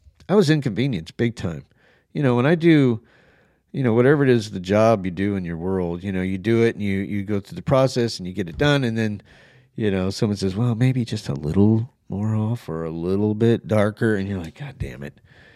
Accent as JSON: {"language": "English", "region": "New Mexico", "country": "United States", "tie": "born or raised there", "said": "And of course, one of the people I grew up with in New Mexico, you know, had to go in there and start bad mouthing me."}